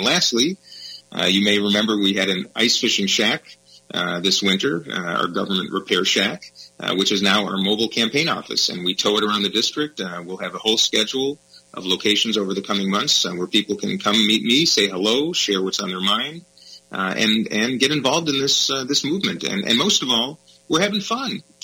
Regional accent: Edina, Minnesota, United States; also born or lived in St. Paul; I was born in St. Paul, actually raised in Edina.

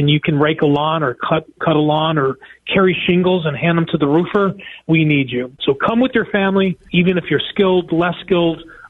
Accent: Buffalo, New York, United States; I was born and raised in Buffalo. I went to Bennett High.

